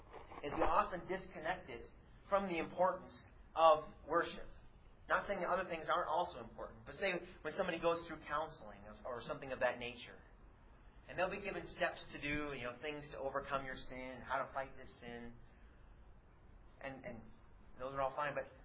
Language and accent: English; Ordway, Colorado, United States; Well, the Ordway New Era was the newspaper from Ordway, my hometown.